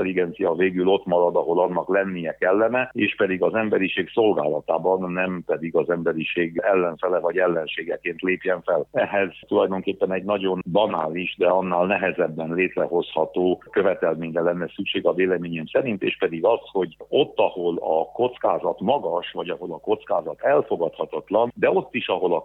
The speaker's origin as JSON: {"language": "Hungarian", "region": "Transylvania", "country": "Romania", "said": "jelen pillanatban legalábbis otthon Erdélyben én nem mondanám azt"}